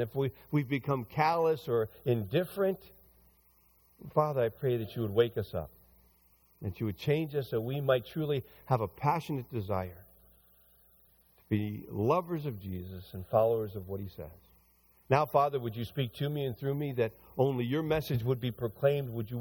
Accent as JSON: {"language": "English", "region": "the South", "country": "United States", "tie": "born or raised there", "said": "I was raised in the South, right, Jimmy? I'm a Christian."}